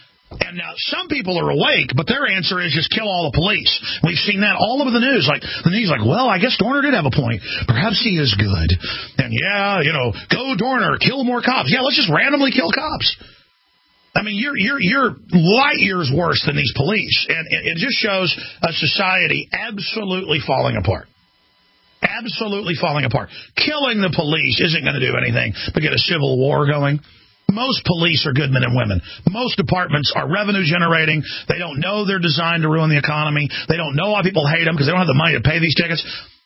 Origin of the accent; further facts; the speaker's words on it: Rockwall, Texas, United States; I mean, I was exposing police stealing drugs where I grew up in Rockwall, Texas